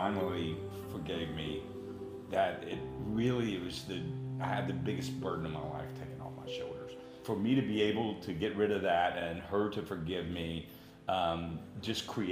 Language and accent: English; Beaumont, Texas, United States; I grew up in Beaumont, Texas. My mom, my dad, my brother, and my sister were all musicians. We had a very musical household.